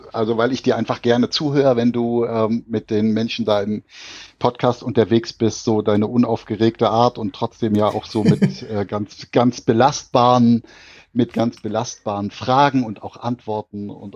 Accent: Kriewitz, Mecklenburg-Vorpommern, Germany; Also Mecklenburger durch und durch. Früher sagten wir Bezirk Schwerin. Aufgewachsen bin ich tatsächlich in Kriewitz.

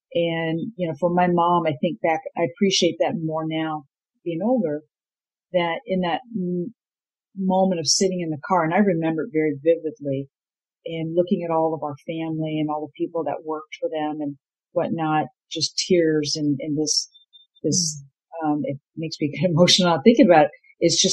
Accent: Vietnam; born there; first language Vietnamese; English is a second language; I was born in Vietnam in one of the most controversial wars, I think, probably in our lifetime so far. And so my dad's American, my mom's Vietnamese. And so I was born there.

